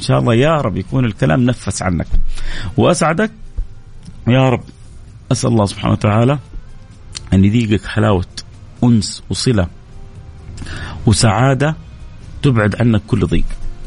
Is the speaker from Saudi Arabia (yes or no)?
yes; Saudi Arabia; عندنا في السعودية